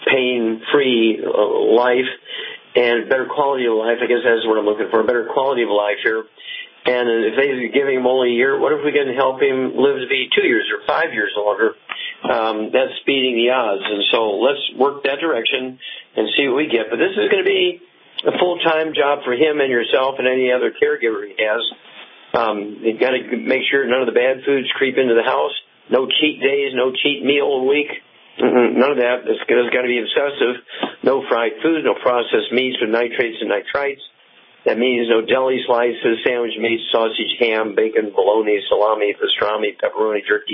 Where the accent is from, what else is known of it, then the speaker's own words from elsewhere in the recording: Missouri, United States; Let's start out in my home state. Chuck, let's go to Missouri.